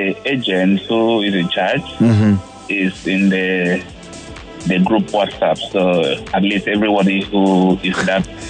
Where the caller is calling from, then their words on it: Ajah, Lagos, Nigeria; From Aja.